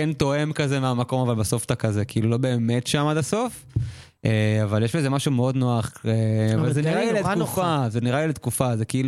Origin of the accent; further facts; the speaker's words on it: Gesher HaZiv, Northern District, Israel; also born or lived in Kiryat Motzkin; גשר עזיב, הקיבוץ הכי... אני לא קיבוצניק במקור. עברנו קיבוץ הכי מגניב. עברנו, הייתי בגיל 4.